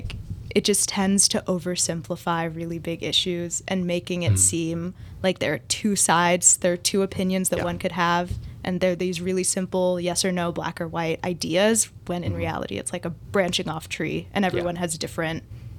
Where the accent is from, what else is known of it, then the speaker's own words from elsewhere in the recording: Atlanta, Georgia, United States; I'm from Atlanta, so I definitely like the opposite end a little bit.